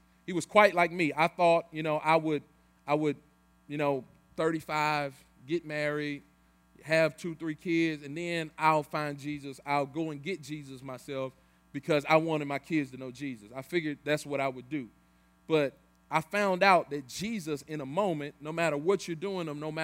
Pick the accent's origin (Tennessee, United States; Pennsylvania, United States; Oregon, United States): Tennessee, United States; Memphis; because where I'm from, I'm from Memphis. I grew up in an all-black neighborhood, all-black school, teachers black, neighborhood black, everything was black, all black.